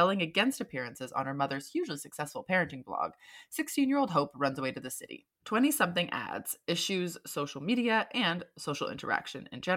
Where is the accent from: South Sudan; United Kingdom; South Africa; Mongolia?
United Kingdom; now in San Francisco, United States; I'm a British writer and social media marketer living and working in San Francisco, which I've called home since 2014.